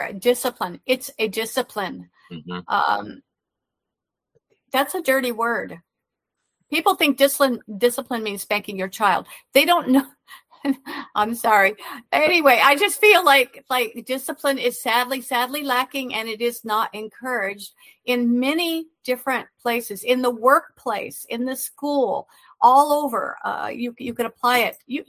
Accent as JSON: {"language": "English", "region": "Midwest", "country": "United States", "tie": "born or raised there", "said": "I grew up in the Midwest. I did not know that West Virginia was part of Virginia until halfway through the war."}